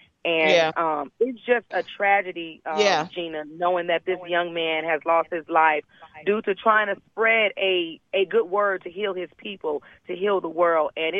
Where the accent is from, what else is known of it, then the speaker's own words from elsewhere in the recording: California, United States; also born or lived in Georgia; I'm from California. I grew up in California. I was born in Georgia, but I grew up in California.